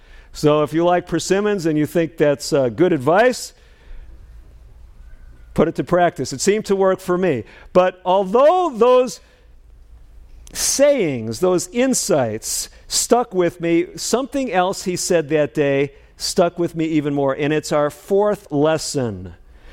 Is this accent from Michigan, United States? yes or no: no; Chicago, Illinois, United States; moved away; I came from the Midwest, so I'm actually ministering not all that far from where I lived. I grew up in the Chicago area. And came out to Southern California.